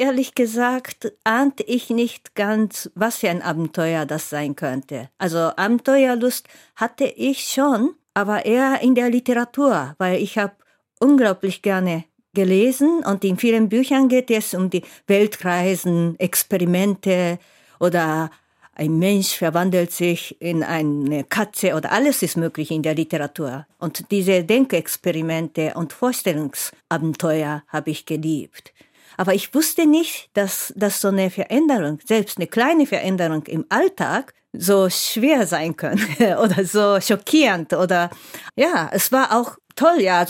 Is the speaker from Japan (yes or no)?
yes; Tokyo, Japan; born there; first language Japanese; German is a second language; in den 60ern, selbst in Tokio, ich bin mitten in Tokio geboren, aber es gab einfach niemanden, der nicht Japanisch sprach.